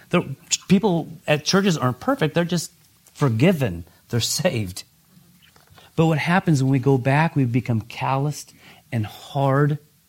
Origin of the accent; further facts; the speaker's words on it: Oregon, United States; Growing up in Oregon, we have a lot of farms, and you'll see calves with a brand new brand on them.